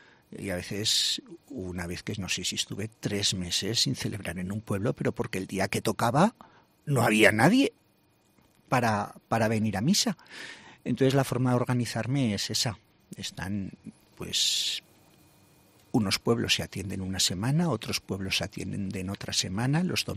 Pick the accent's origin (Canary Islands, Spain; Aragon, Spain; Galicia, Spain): Aragon, Spain; Luna; Yo soy nacido en Luna, en las Cinco Villas.